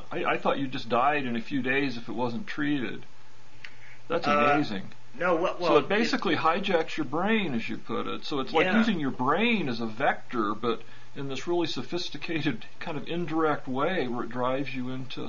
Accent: Albuquerque, New Mexico, United States; Well, you know, the two things I remember most about rabies when I was growing up in Albuquerque, where there were a lot of kind of wild dogs

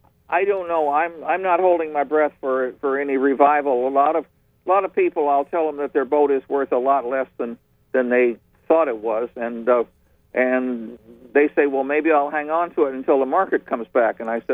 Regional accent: Missouri, United States; I'm from Missouri, so a show me is it's a big thing

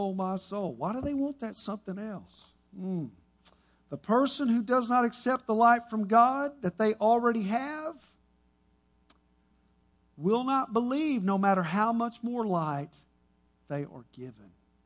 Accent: Duncanville, Texas, United States; Growing up in Duncanville High School, we ended up at a church by the name of First Baptist Church of Oak Cliff

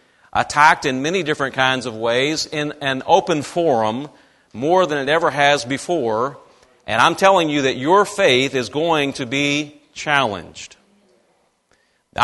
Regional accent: Louisiana, United States; when I grew up in the military. My dad was in the military for 26 years, and I am originally from Louisiana.

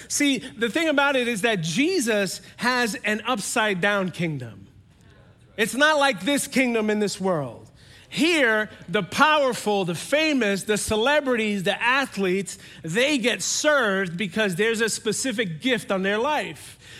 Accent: New York City, New York, United States; Some of you know I grew up in New York City. I got involved in gangs, and I got involved in so many different sinful activities.

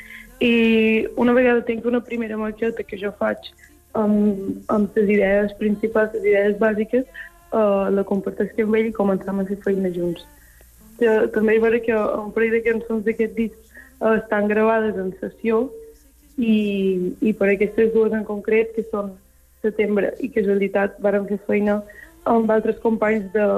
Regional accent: Manacor, Balearic Islands, Spain; que tenen un parell d'anys més que jo i som també de Manacor

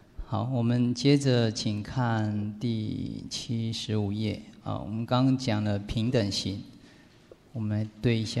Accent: Taiwan; 所以我觉得啊，像我们台湾那种素食餐厅

